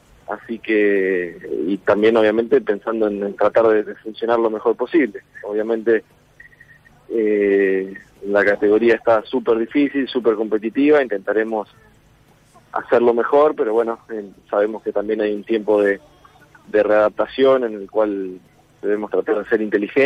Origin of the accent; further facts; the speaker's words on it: Concordia, Entre Ríos, Argentina; Obviamente yo soy de Concordia